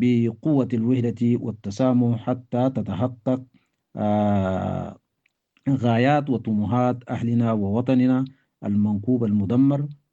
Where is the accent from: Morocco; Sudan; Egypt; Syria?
Sudan; بلدنا السودان